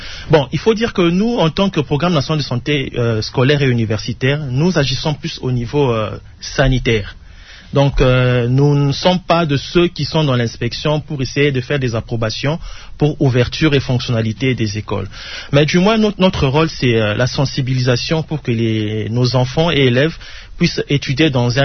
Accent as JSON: {"language": "French", "country": "DR Congo", "said": "comme nous constatons chez nous en RDC"}